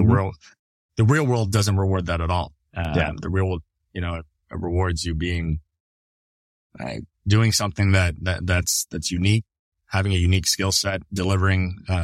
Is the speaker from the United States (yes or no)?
no; Canada; as a Canadian